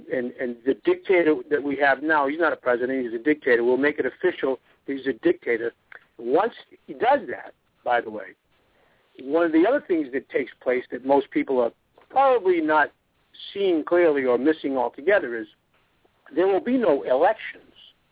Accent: United States; because I'm an American and I want nothing but the best.

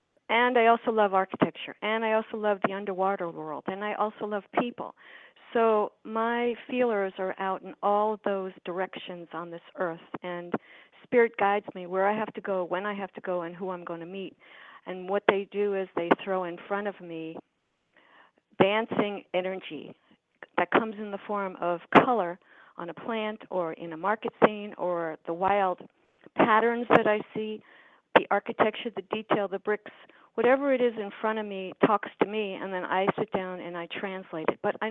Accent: Manhattan, New York, United States; because I grew up in Manhattan. I grew up in a concrete jungle.

